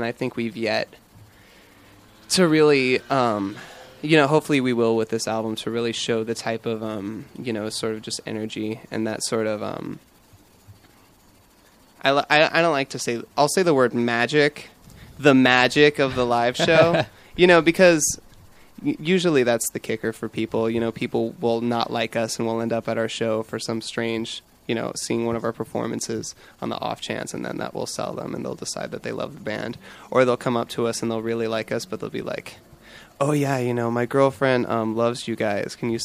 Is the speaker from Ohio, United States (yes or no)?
no; California, United States; We're from Orange County.